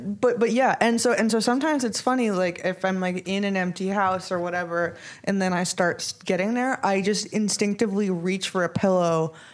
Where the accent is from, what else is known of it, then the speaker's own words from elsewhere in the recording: New York, United States; you know, I'm a New Yorker and, you know, I've had roommates forever.